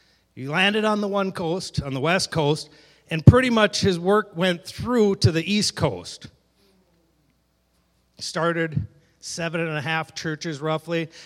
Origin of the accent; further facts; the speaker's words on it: India; We grew up in India, so it isn't like going on a mission trip.